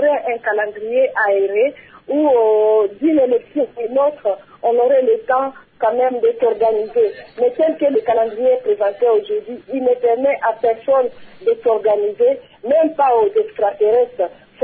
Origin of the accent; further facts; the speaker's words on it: DR Congo; nos ambitions en tant que Congolais et Congolaises